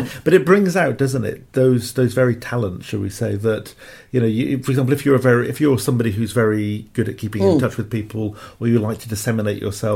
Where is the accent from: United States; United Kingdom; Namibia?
United Kingdom; Cardiff, Wales; Even going back, for example, to my hometown in Cardiff